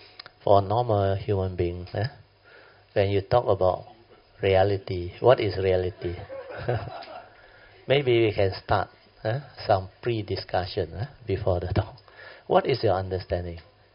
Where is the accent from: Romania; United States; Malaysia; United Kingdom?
Malaysia; Alor Setar, Kedah; Today we got two friends from Alostar, my hometown, homestead.